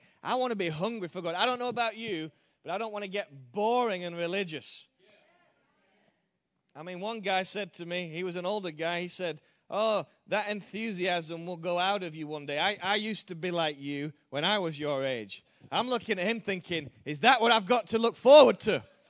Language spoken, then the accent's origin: English; Yorkshire and the Humber, United Kingdom; He was a British guy. We came from the same part of England. We came from Yorkshire, which produces some great preachers over the years.